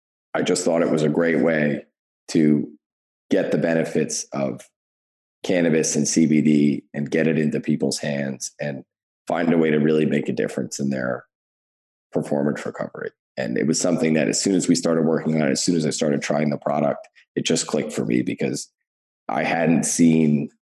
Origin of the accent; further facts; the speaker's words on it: New Jersey, United States; I'm from New Jersey, we don't have recreational cannabis, and our medical cannabis is very difficult to get.